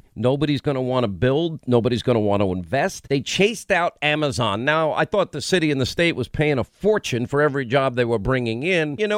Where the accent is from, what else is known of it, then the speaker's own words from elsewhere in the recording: New York, United States; I grew up in New York. Here's what Long Island, New York is like.